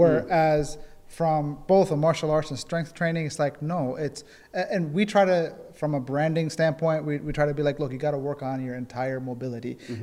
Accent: India; English is a second language; you know, being an Indian, I think what yoga has become here in this country is very different from what it is in reality.

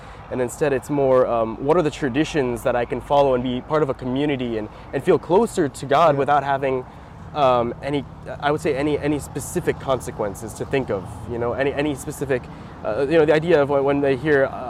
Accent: Tampa Bay, Florida, United States; It's very nice for you to be here in my home state, my home area, Tampa Bay.

